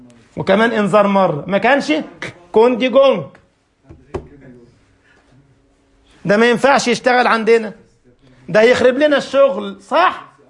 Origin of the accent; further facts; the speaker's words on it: Egypt; كان يعجبني مدير مدرسة عندنا في مصر، فكان كل شهر بيعمل اجتماع بالمدرسين